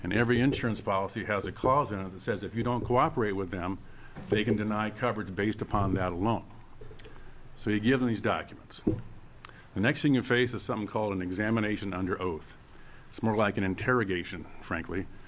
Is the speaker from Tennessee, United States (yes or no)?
no; Vancouver, Washington, United States; I'm a lawyer from Vancouver, not the one in Canada, the one across from Portland there.